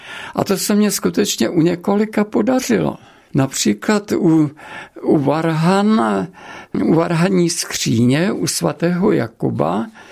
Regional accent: Červený Kostelec, Hradec Králové Region, Czechia; No a potom já jsem měl průpravu tedy vlastně v loutkařině. U nás v Červeném kostelci byla velice kvalitní, výborná loutková scéna v místní Orlovně

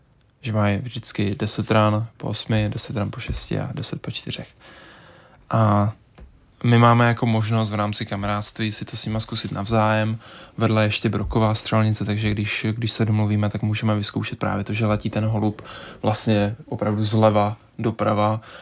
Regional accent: Nivnice, Zlín Region, Czechia; já jsem vlastně vyrůstal v Nivnici, odkud pocházím

